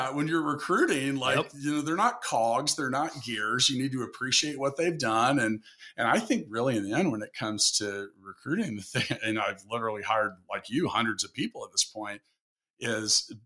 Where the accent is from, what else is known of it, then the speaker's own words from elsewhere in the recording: Kansas City, Missouri, United States; And KC, that's my hometown.